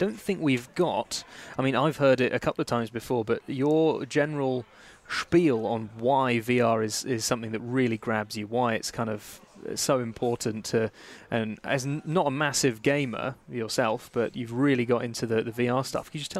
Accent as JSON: {"language": "English", "region": "England", "country": "United Kingdom", "said": "We're English."}